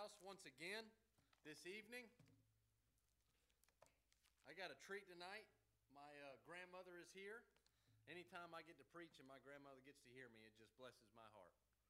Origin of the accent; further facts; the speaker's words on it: Florida, United States; I'm from Florida, born and raised